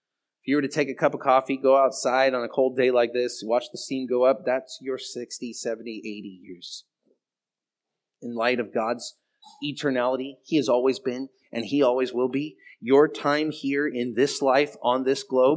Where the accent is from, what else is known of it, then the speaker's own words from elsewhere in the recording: Los Angeles, California, United States; partly because I grew up in Los Angeles, so it didn't really snow that much.